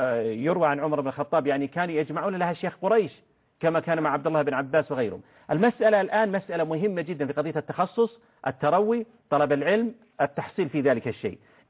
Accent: Saudi Arabia; عندنا في المملكة العربية السعودية، حتى في الخليج ودول عربية

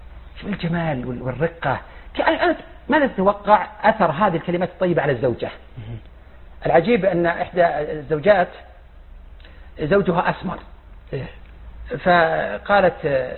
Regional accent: Al-Qassim, Saudi Arabia; رامة وادي عندنا في القصيم

